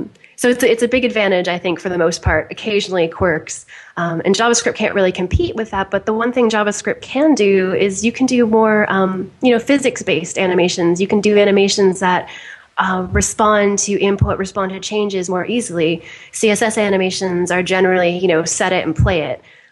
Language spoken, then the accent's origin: English; Toronto, Ontario, Canada; moved away; I'm from Toronto originally. I've just moved around a bunch.